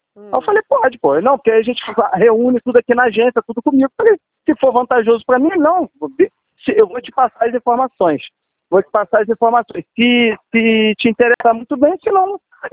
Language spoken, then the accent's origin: Portuguese; Rio de Janeiro, Brazil; eu sou do Rio